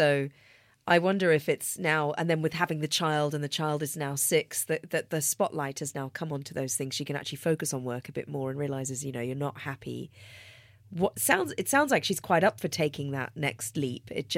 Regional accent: New Zealand; I'm now 47. I'm originally from New Zealand. I've worked in Sydney, London, San Francisco

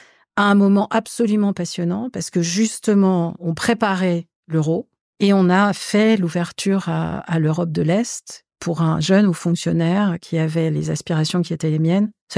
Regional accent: Algiers, Algiers Province, Algeria; born there; Je suis née à Alger juste après l'indépendance, ça vous donne une petite idée de la date, d'une famille pied-noir d'origine espagnole et italienne, qui était arrivée en Algérie au début du 19e siècle, au moment de la colonisation française.

